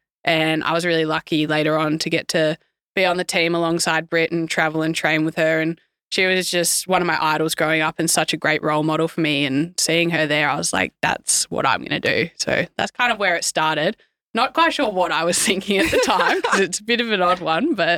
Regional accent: Barwon Heads, Victoria, Australia; also born or lived in Cairns; I was born up in Cairns and then we moved back to Victoria when I was about 9 months old, lived in the outer suburbs of Melbourne and moved to Barwon Heads where I now live when I was about 3 years old. And so been there ever since. So that's Surf Coast in Victoria.

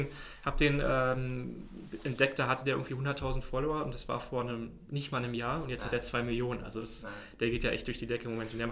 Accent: Berlin, Germany; Ich bin jetzt allerdings wohne ich an der Stadtgrenze, also schon in Brandenburg, aber eigentlich ursprünglich aus Berlin, habe auch in Berlin studiert.

